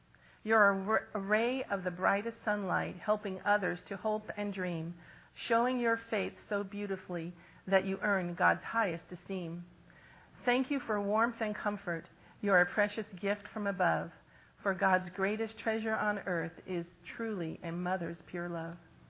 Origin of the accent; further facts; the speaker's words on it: Ventura, California, United States; born there; I was born in Ventura, California in 1959. I was one of three sisters.